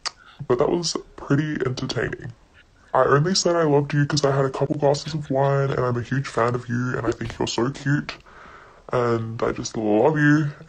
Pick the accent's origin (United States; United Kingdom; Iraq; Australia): Australia; Perth, Western Australia; I'm not. I'm from Perth. I'm real.